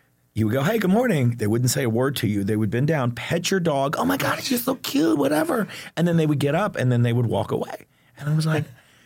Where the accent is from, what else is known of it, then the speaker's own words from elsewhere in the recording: Texas, United States; now in Los Angeles, United States; And I'm also a Texan. So people actually speak to you in Texas.